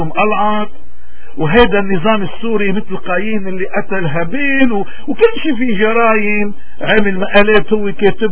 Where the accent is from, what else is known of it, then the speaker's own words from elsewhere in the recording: Lebanon; نحن شو مشكلتنا كلبنانيين؟